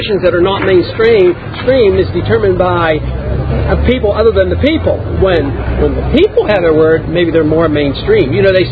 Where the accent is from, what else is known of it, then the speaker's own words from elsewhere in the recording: United States; I'm an American, you're an American.